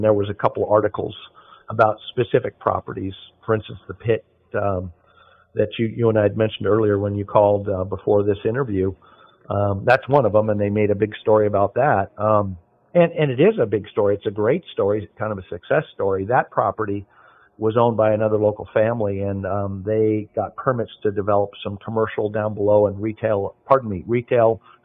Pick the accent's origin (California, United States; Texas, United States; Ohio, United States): California, United States; Carmel; So I'm born and raised in Carmel, Pebble Beach. My folks moved out here in the 60s.